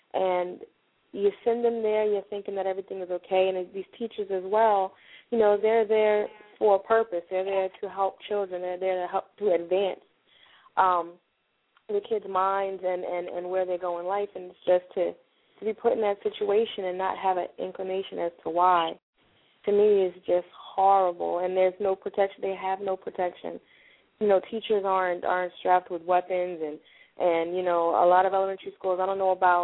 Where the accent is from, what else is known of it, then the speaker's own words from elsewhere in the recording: New Jersey, United States; Well, I'm from Jersey, but I'm calling from Maryland.